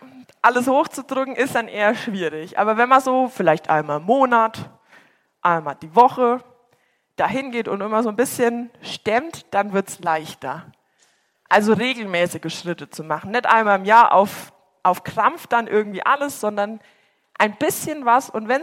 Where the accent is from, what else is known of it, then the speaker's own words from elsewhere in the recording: Bavaria, Germany; Ich komme aus Bayern und es ist echt immer eine Strecke, die ich da hinfahren muss